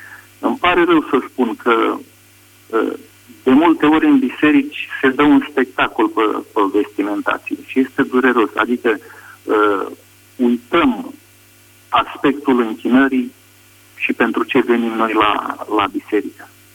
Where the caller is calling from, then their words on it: France; vă sun din Franța.